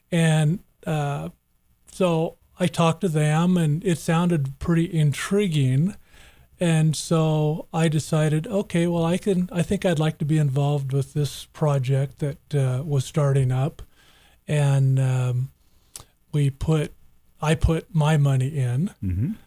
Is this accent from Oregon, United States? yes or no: yes; Silverton, Oregon, United States; born there; also born or lived in Woodburn / Salem; I was born in Silverton, actually.